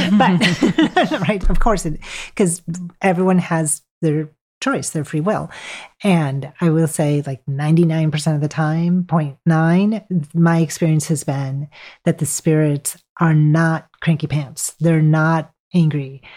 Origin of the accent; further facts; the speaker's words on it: Wisconsin, United States; And I'm from Wisconsin, so this is a familiar image to me.